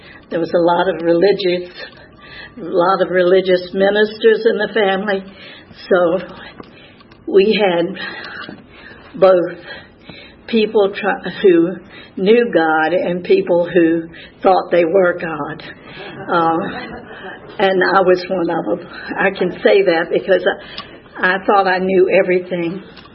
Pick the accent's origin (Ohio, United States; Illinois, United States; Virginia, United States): Virginia, United States; Newport News; I grew up in Newport News. My father worked in the shipyard there